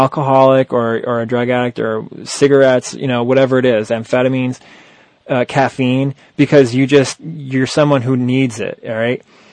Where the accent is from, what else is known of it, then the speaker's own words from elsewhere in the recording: Greenwich, Connecticut, United States; Greenwich High School, you know, we're both from Greenwich.